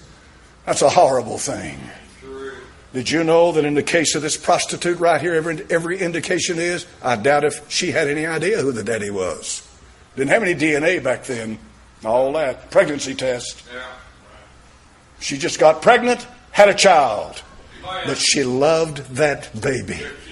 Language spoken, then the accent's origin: English; Bible Belt, United States; born there; Both sides of my family are from this area. From right in here. I'm thankful to God. I was born in the Bible Belt.